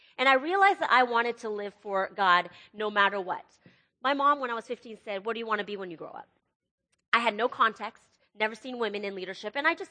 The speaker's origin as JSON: {"language": "English", "town": "Seattle", "region": "Washington", "country": "United States", "tie": "born there", "second_language": "English", "said": "But I was born in Seattle, Washington, born to immigrant parents from Hong Kong. Technically, my dad's from China, but then they moved to Hong Kong, so that's kind of where we are. English is my second language."}